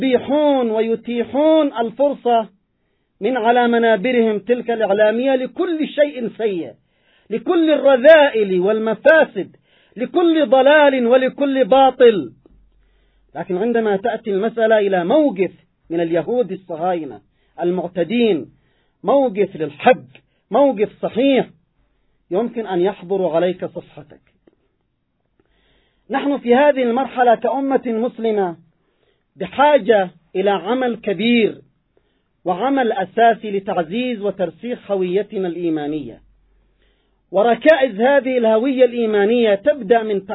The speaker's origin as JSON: {"language": "Arabic", "country": "Yemen", "said": "ونحن كشعب يمني في المقدمة"}